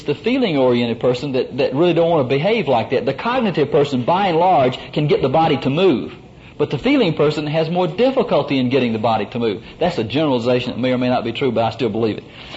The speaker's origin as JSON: {"language": "English", "town": "Kosciusko", "region": "Mississippi", "country": "United States", "tie": "born or raised there", "said": "So I'm from Mississippi, and I grew up in Kosciuszko, where every gas station in the state had three restrooms."}